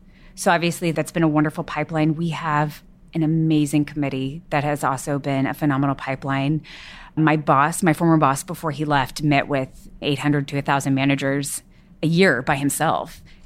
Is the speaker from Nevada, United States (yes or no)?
no; Texas, United States; I grew up in Texas.